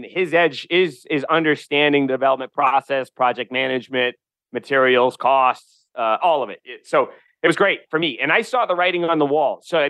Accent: New Hampshire, United States; And I grew up paving in New Hampshire for my father in the summers, and he owns that company.

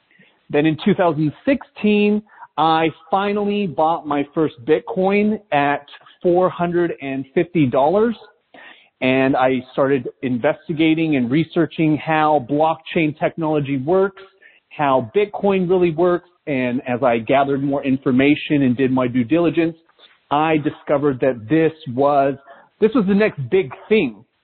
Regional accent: Salt Lake City, Utah, United States; So I grew up in Salt Lake City, Utah.

